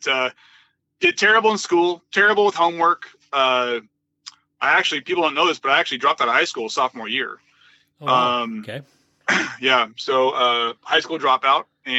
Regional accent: Mountain View, California, United States; where I grew up in Mountain View, at the time I did, you know, basically I was in Mountain View as a teenager, you know, 85, 86, 87.

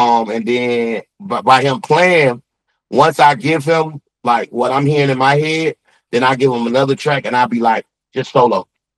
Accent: Atlanta, Georgia, United States; And then like, I'm from Atlanta

